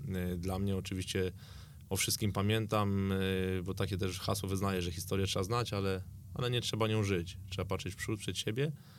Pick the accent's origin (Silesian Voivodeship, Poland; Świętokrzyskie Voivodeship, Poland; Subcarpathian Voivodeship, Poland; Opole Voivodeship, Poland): Świętokrzyskie Voivodeship, Poland; Kielce; bo pochodzę z Kielc, tam się urodziłem